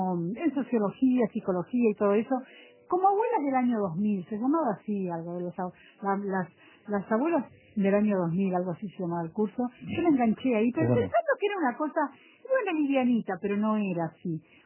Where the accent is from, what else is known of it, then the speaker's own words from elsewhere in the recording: Artigas, Uruguay; born there; Tengo 66 años, digo, hace 66 años, sí, bien digo, nací en Artigas.